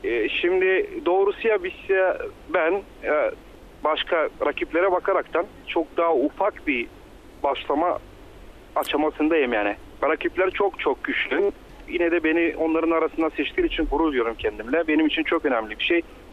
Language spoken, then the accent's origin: Turkish; Bulgaria; İkinci faktör doğma büyüme Bulgaristanlı.